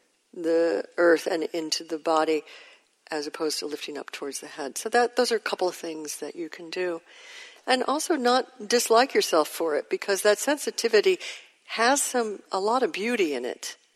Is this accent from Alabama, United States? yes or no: no; New York, United States; I still have a little edge, you know, but I come from New York.